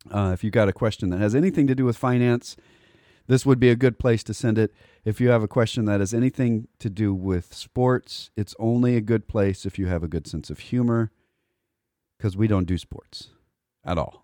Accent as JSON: {"language": "English", "region": "Texas", "country": "United States", "tie": "born or raised there", "said": "because you cannot avoid that growing up in Texas."}